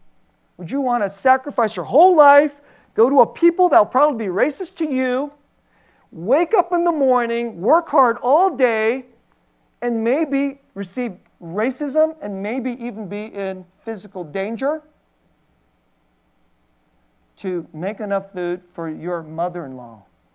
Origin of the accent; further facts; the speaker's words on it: United States; I can imagine, and I'm Korean American, and when I was in college, I read this book about Japanese baseball, which I loved.